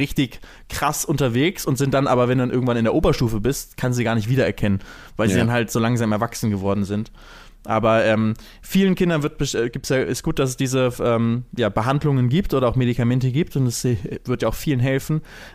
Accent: Lübeck, Schleswig-Holstein, Germany; Wenn ich immer zurück in meine Heimatstadt nach Lübeck gehe

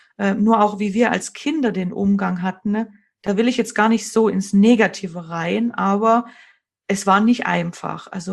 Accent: Bavaria, Germany; also born or lived in East Germany; Ich bin ja in Ostdeutschland geboren und wir sind 91 dann nach Bayern. Da habe ich die ganze Schulzeit gemacht

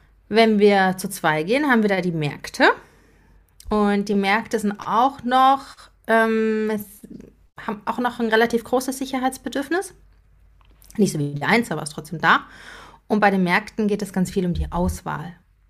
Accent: Swabia, Germany; Ich bin im Schwabenland groß geworden, bei uns hat man näschig gesagt.

